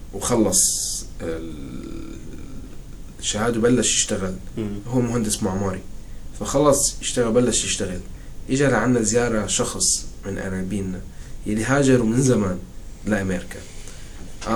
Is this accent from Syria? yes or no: yes; Damascus, Damascus Governorate, Syria; ولدت بدمشق ب 1988 بشباط فبراير. كملت تعليمي الابتدائي الحضاني الابتدائي والثانوي بدمشق